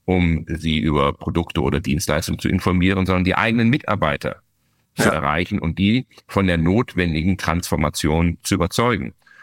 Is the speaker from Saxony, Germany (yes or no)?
no; Bielefeld, North Rhine-Westphalia, Germany; meine Heimatstadt Bielefeld